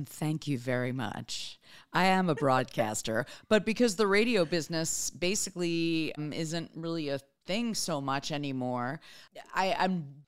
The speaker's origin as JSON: {"language": "English", "region": "Florida", "country": "United States", "tie": "born or raised there", "said": "I grew up in South Florida, which is basically New York"}